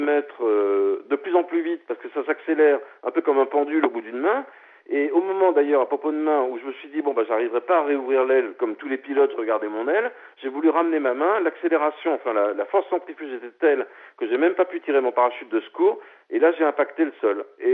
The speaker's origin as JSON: {"language": "French", "town": "Toulouse", "region": "Occitanie", "country": "France", "tie": "born or raised there", "said": "chez moi à Montaudran, figurez-vous, qui est quand même l'escale de l'aéropostale."}